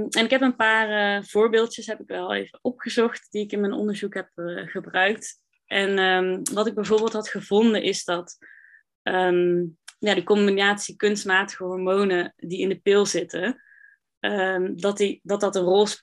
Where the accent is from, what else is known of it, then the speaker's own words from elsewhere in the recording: 's-Hertogenbosch, North Brabant, Netherlands; now in Tilburg, Netherlands; inderdaad, wat je net zei. Ik ben 23 jaar, ik kom uit Den Bosch, ik woon nu in Tilburg.